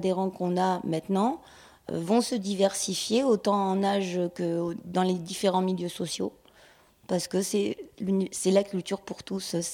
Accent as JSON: {"language": "French", "region": "Provence-Alpes-Côte d'Azur", "country": "France", "tie": "born or raised there", "said": "Moi, je suis une enfant du pays, même si je suis allée voir, j'ai été expatriée ensuite et que j'ai effectivement appris des langues différentes"}